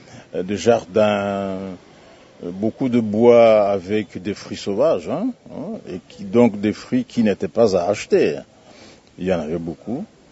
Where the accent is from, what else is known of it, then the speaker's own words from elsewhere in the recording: Bukavu, South Kivu, DR Congo; Chez nous, à Bukavu, plus précisément, bon, c'est déjà une région où il y a abondance de nourriture.